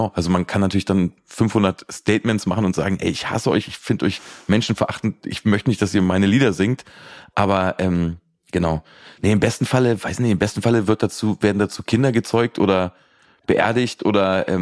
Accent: Braunschweig, Lower Saxony, Germany; Ich habe jetzt gerade in meiner alten Heimat Braunschweig so ein ganz kleines Konzert gespielt

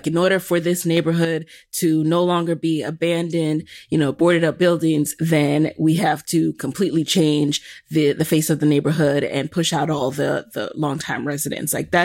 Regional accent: New York, United States; you know, in my hometown of New York, when Harlem gets a makeover, then you do deal with displacement.

